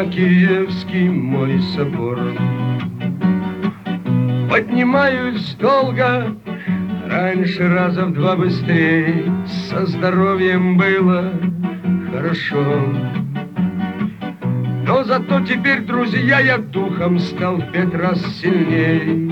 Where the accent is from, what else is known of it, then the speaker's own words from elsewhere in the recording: Leningrad, Saint Petersburg, Russia; Я ленинградец, коренной ленинградец